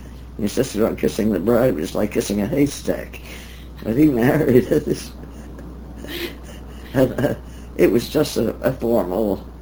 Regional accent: Philadelphia, Pennsylvania, United States; which mentioned I came from Philadelphia, so some stringer sent the story to Philadelphia

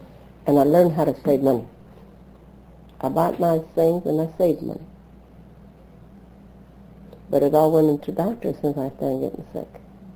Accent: California, United States; I said, no, I'm from California.

